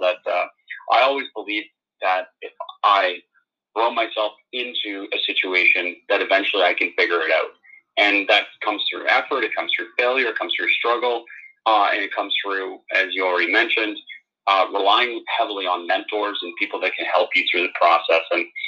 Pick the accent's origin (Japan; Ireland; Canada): Canada; Toronto, Ontario; I'm Canadian. I grew up kind of in the Toronto area, the best reference for people in terms of where I come from.